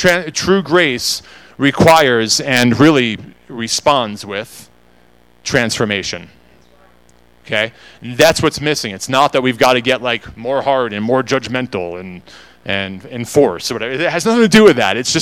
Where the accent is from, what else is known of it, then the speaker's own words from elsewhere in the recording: New York, United States; I say awe because I'm from New York.